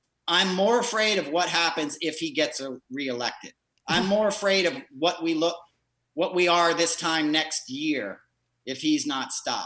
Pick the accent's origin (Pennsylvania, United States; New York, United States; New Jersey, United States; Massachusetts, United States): New York, United States; Most of the country, like you and I, Nicole, I'm from New York. You know, I was high school in the 80s.